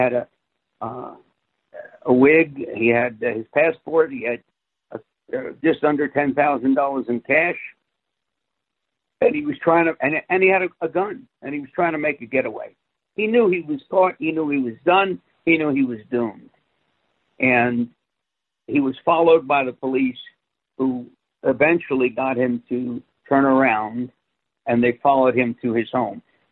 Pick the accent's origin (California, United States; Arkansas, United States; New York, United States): New York, United States; New York City; growing up in New York City, having been a junior high English teacher and having worked in East Harlem as a welfare investigator, and growing up Italian, I had a little bit of a gift of gab.